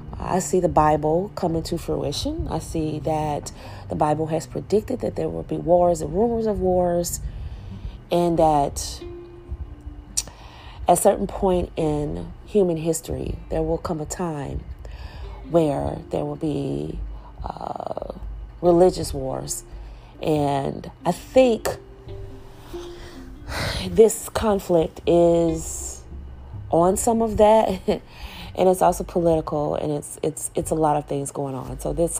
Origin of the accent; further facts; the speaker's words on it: United States; As an American, I do want what's best for Americans, and I do think that we should stand by our allies.